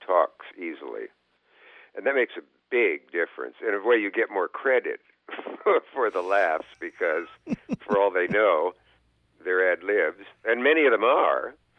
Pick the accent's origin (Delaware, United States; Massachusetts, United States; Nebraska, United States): Nebraska, United States; I came from Nebraska and went to Yale and came to Williamstown in the summer acting.